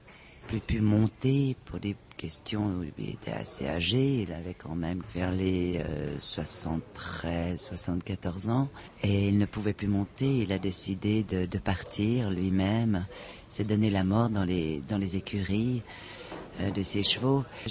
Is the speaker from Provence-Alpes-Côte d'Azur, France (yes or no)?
yes; Marseille, Provence-Alpes-Côte d'Azur, France; also born or lived in Camargue; Moi, je suis marseillaise. J'ai vécu à Marseille, mais aussi j'ai passé une grande partie de mon enfance en Camargue.